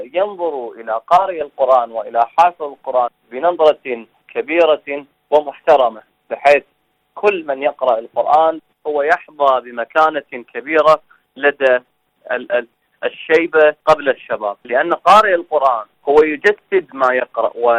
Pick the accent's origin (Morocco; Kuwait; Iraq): Iraq; Basra Governorate; من جنوب العراق محافظة البصرة من مواليد 2012/4.